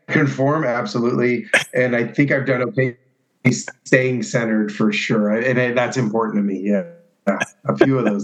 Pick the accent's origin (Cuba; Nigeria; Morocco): Cuba; now in United States; So the only thing I have from my past life, from when I came from Cuba, is this. This is a shirt I wore on the boat when I came here.